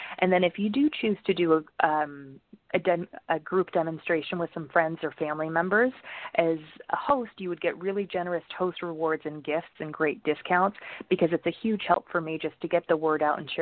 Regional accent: California, United States; So as you mentioned in my intro, I grew up in California and I absolutely love the outdoors.

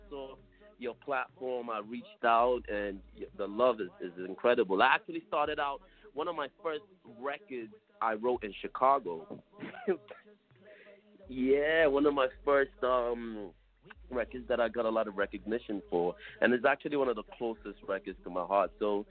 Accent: Ghana; growing up in Ghana.

